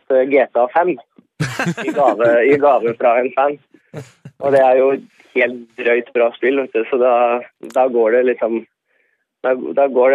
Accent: Nesodden, Akershus, Norway; Og så er jeg fra Nesodden.

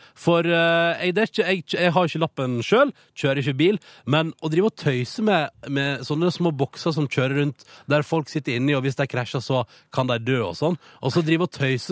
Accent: Førde, Vestland, Norway; now in Oslo, Norway; etter jeg påske hjemme i Førde

